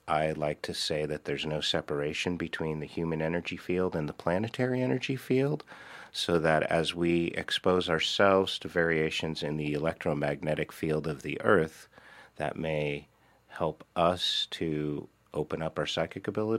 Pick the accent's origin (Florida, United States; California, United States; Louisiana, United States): California, United States; moved away as an adult; now in Rogue Valley, United States; I grew up in the San Francisco Bay Area, North Bay and Marin County, and came up to the Rogue Valley about 25 years ago to live in the woods.